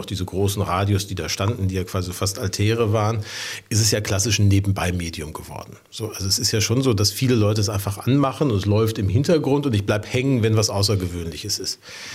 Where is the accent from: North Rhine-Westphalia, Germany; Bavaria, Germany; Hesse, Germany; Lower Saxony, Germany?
North Rhine-Westphalia, Germany; Also wie gesagt, ich bin im Ruhrgebiet groß geworden.